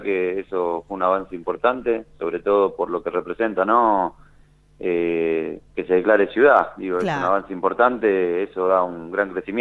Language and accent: Spanish; Dock Sud, Buenos Aires Province, Argentina; me crié acá en Dock Sud, tuve la suerte de jugar en el club de Dock Sud durante mucho tiempo. Como te repito, me crié acá, conozco a la mayoría de la gente, a la mayoría de los vecinos.